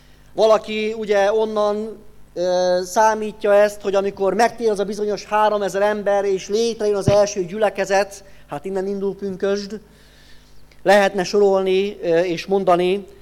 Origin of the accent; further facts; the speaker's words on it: Great Hungarian Plain, Hungary; Én alföldi gyerek vagyok